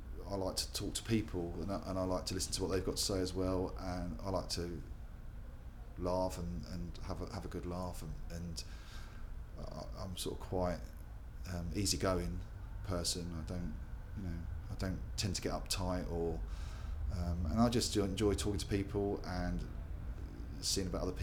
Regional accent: Slough, South East England, United Kingdom; From Slough, actually. From Slough. I was born in Slough, and travelled, like I say, around the world, but then came back to a place just outside Slough. So I've sort of come back to near where I was born.

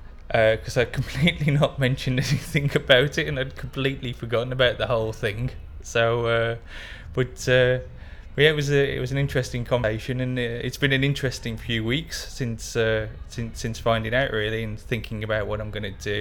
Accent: Dudley, West Midlands, United Kingdom; now in North East England, United Kingdom; I'm 39 years old, and I come from the North East, but originally I come from a place called Dudley in the West Midlands.

